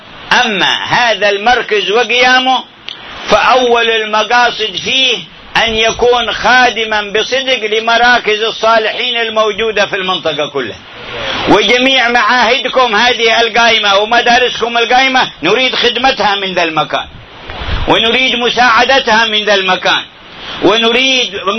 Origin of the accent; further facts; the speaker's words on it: Hadhramaut, Yemen; قلت له هذا جده عندنا في حضرموت